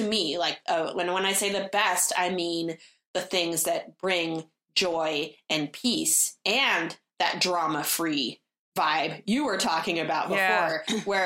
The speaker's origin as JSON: {"language": "English", "region": "California", "country": "United States", "tie": "born or raised there", "said": "which for me, like growing up in California, was very strange because anyone like that you knew that had money, they probably weren't going to live in an apartment."}